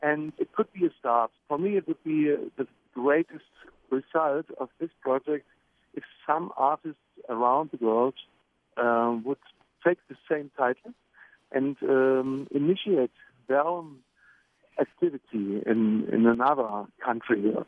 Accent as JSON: {"language": "English", "region": "East Germany", "country": "Germany", "tie": "born or raised there", "said": "I grew up in East Germany. I remember this very well"}